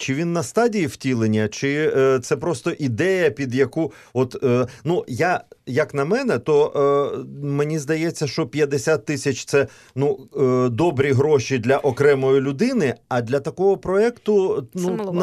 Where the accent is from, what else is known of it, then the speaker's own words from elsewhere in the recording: Mykolaiv, Mykolaiv Oblast, Ukraine; Ну, я з Миколаєва і теж знаю, так.